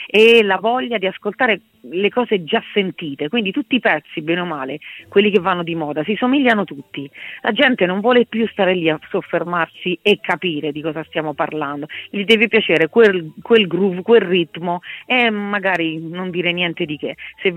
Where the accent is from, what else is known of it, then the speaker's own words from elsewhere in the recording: Manoppello, Abruzzo, Italy; girato nelle miniere di Manoppello, Letto Manoppello, insomma dalle mie parti, quindi lì vedrete le nostre miniere